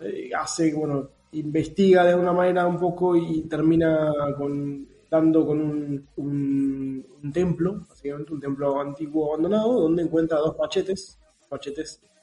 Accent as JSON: {"language": "Spanish", "country": "Argentina", "said": "la gente se olvida que los argentinos también somos collas."}